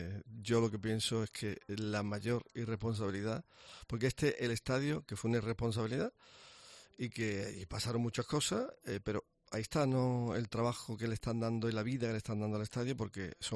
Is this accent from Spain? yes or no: yes; Andalusia, Spain; como andaluz